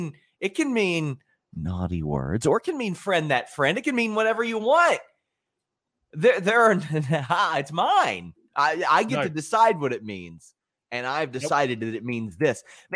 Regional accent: Kentucky, United States; because I'm from Kentucky, and that's what we wear on shirts here.

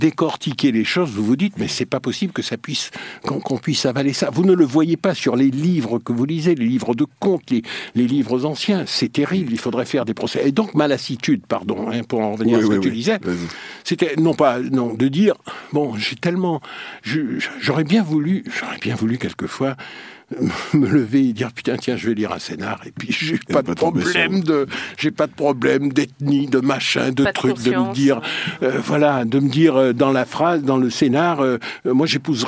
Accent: Guadeloupe; Puisque je suis né en Guadeloupe, on a resté ce que j'ai 7 ou 8 ans, ensuite on est parti 2 ans, je suis revenu, je devais avoir 10 ans, un truc comme ça, bon, peu importe. Et je suis revenu, et je suis reparti définitivement, j'avais 15 ans.

